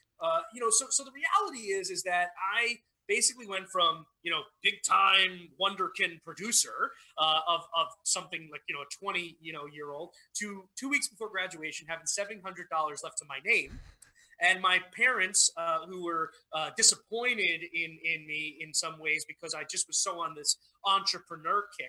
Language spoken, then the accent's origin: English; Staten Island, New York, United States; I came from Staten Island, New York.